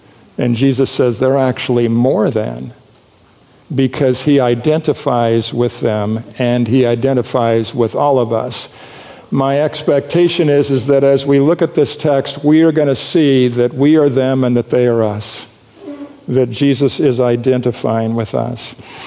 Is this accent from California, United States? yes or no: yes; California, United States; born there; I was born in Central California